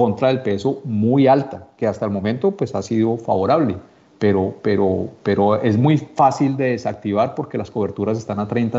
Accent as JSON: {"language": "Spanish", "country": "Colombia", "said": "nosotros como colombianos, pues vemos nuestra situación muchísimo más mal que los internacionales la ven"}